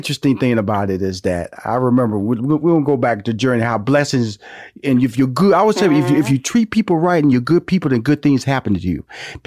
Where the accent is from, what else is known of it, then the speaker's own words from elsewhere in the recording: Houston, Texas, United States; I'm from Houston, Texas, and a country boy.